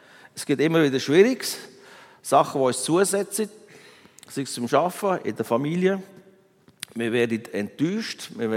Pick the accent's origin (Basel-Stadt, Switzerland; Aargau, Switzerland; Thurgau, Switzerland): Aargau, Switzerland; ich bin ja in Aargau aufgewachsen und dann am Anfang, die ersten 10 Jahre, sind wir in einem ganz einfachen Block gewesen.